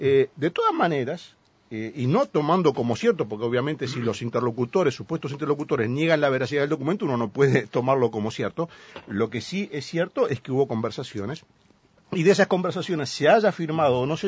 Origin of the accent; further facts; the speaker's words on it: Uruguay; a mí, como uruguayo, como ciudadano